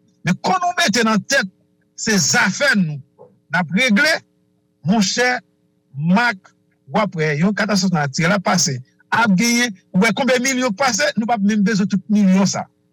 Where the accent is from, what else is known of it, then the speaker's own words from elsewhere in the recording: Haiti; Nous, même tout en tant qu'Haïtien, nous disons, on nous fait un bagage de Haïtien.